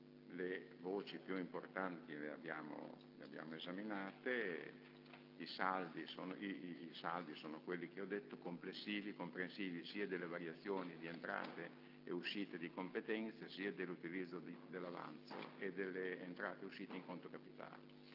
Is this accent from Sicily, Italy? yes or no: no; San Giovanni in Persiceto, Emilia-Romagna, Italy; Io sono di Persiceto, pago 3 euro e quindi paghiamo 2.